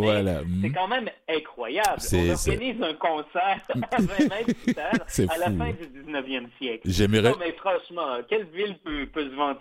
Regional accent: Quebec City, Quebec, Canada; born there; ma ville natale, Québec

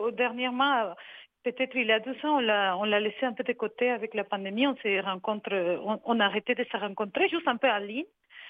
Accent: Ecuador; now in Canada; Du Québec mais comme je viens de l'Équateur, ma fille elle a les deux parties

